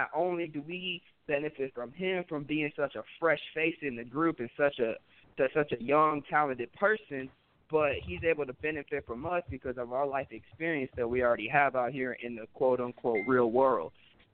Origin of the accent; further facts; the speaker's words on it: Texas, United States; No. Scout's from Vermont. I'm from Texas.